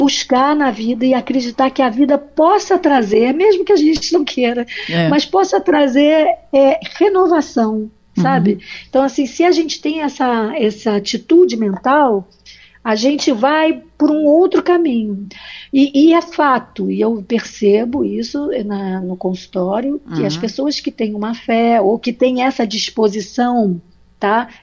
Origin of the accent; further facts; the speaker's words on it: Rio de Janeiro, Brazil; Olha, o meu telefone, eu sou do Rio